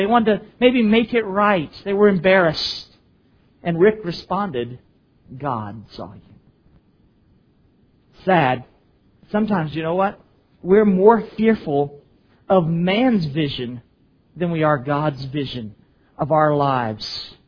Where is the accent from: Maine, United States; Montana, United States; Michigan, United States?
Maine, United States; Bangor; the facts of my life that I grew up in Bangor, Maine, that I was in the Navy 5 years